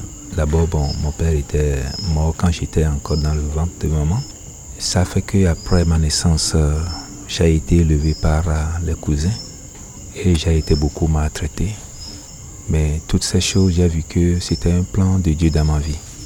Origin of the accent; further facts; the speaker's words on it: Togo; Je suis un Togolais